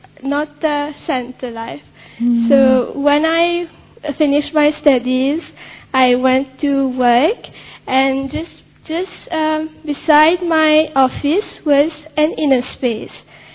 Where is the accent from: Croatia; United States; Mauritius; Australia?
Mauritius; I'm from Mauritius.